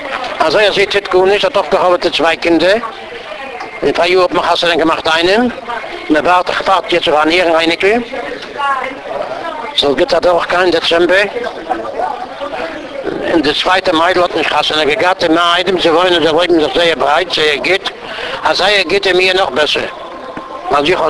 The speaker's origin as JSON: {"language": "German", "town": "Łódź", "region": "Łódź Voivodeship", "country": "Poland", "tie": "born or raised there", "second_language": "German", "said": "In Lodz bin ich gewesen, bis 14 Jahre bin ich keine Schule an."}